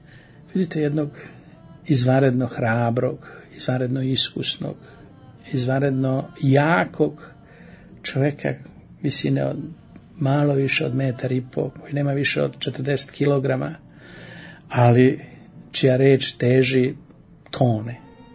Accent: Serbia; I ja sam neki Srbin negde na svetu

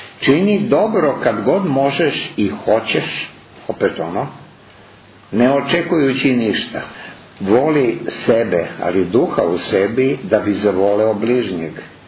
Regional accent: Serbia; born there; pa Bog nas je u Srbiji dao da se rodimo. Mi smo se svi rodili u Srbiji, naravno, i među vama ovde.

